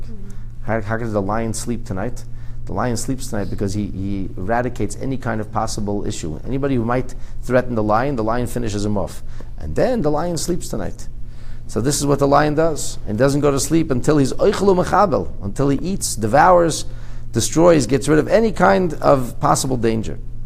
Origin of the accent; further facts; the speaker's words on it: Canada; of course I'm Canadian, and I try to follow the law of the land, and so on and so forth. But as a Torah Jew